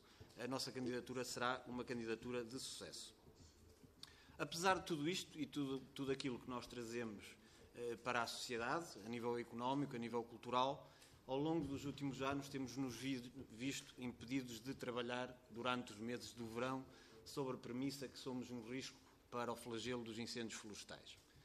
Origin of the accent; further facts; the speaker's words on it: Portugal; Todos nós, para além de pirotécnicos, somos portugueses